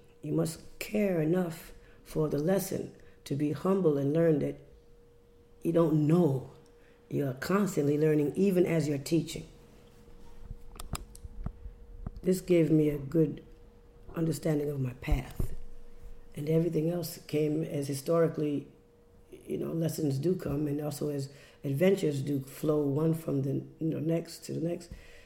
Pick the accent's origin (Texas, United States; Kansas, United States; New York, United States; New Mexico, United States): New York, United States; Westbury; also born or lived in Westchester, New York; I was born in Westchester, New York, and lived most of my life in Westbury, Long Island. As I grew up in a community of family, very intense and close family members.